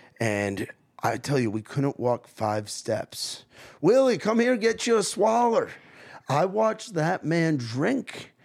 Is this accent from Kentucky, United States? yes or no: no; New York, United States; I'm a heckler. I'm a New Yorker.